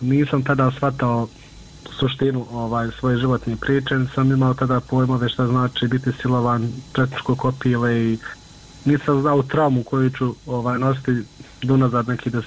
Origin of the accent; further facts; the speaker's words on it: Bosnia & Herzegovina; ako smo imali lične karte kod nas u Bosni, bili smo nevidljivi od sistema, od zajednice